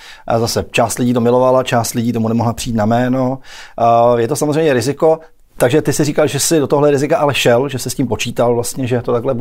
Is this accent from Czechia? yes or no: yes; South Moravian Region, Czechia; Chápu, já jsem taky z Jižní Moravy, takže no.